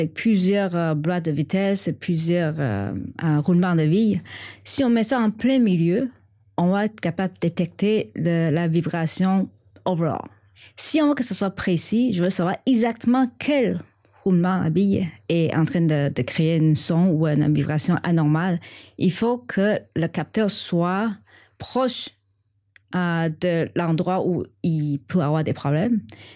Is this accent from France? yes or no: no; Taiwan; now in Canada; Je viens de Taïwan et ça fait plus de 30 ans que je suis au Québec.